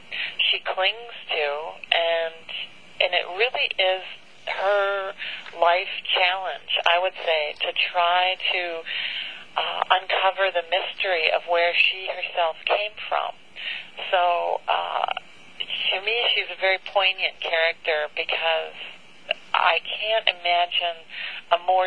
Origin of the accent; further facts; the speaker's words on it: Syracuse, New York, United States; I was really working from my own memories of growing up in Syracuse